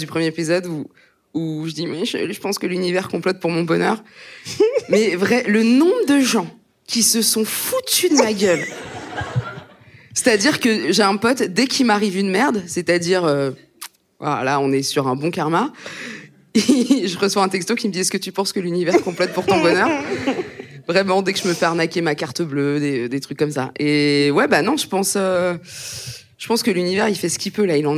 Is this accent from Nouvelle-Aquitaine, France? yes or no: no; Grand Est, France; j'ai fait de l'athlétisme quand j'étais au collège, dans l'Aube, là où j'ai grandi